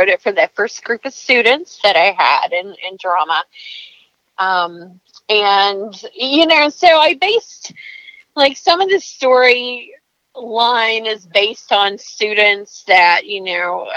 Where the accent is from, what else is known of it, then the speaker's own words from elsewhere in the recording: Jellicoe, Tennessee, United States; I grew up in Jellicoe, Tennessee, so a neighboring state, and also home of opera singer